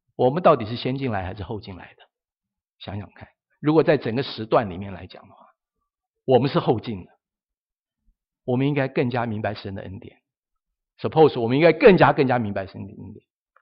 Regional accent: China; 以整个神的救赎历史来讲，我们中国人进这个葡萄园可能是在后面。

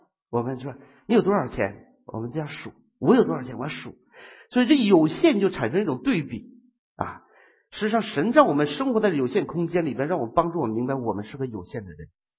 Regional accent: China; 按照我们中国人的传统要写的话

